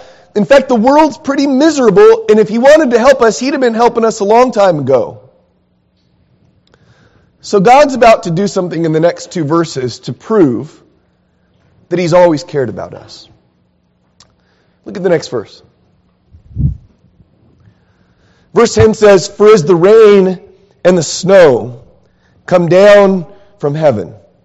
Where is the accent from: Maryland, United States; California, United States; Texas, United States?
California, United States; San Diego; Growing up in San Diego, it's like the trees start humming.